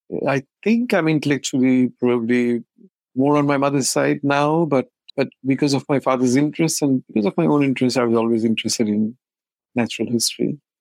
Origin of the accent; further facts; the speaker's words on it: India; by the time I was growing up in India